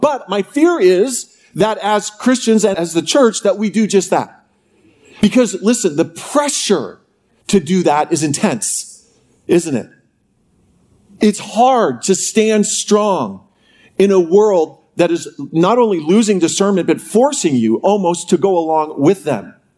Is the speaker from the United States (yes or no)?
yes; California, United States; I'm from California, and I've been deprogrammed. I am a product of the public schools of California through state university.